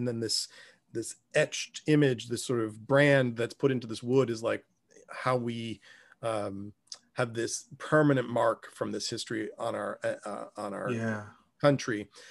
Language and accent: English; Richmond, Virginia, United States; And I grew up in Virginia. You know, so I grew up in the South. I grew up in Richmond, which is where I live now, which was the capital of the Confederacy.